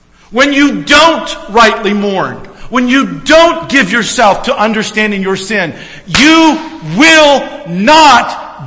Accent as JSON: {"language": "English", "region": "the South", "country": "United States", "said": "I'm from the South, and so what? Barbecue, right?"}